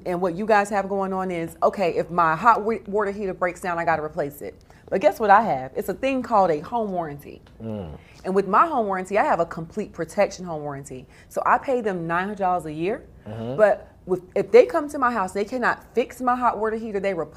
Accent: North Carolina, United States; I am. I'm a Southerner.

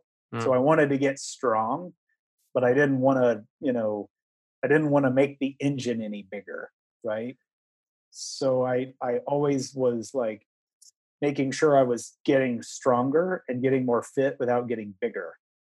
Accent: Iowa, United States; moved away; You know, I'm a flatlander from Iowa who moved moved, you know, to the, you know, at that time I was living at sea level on the East Coast.

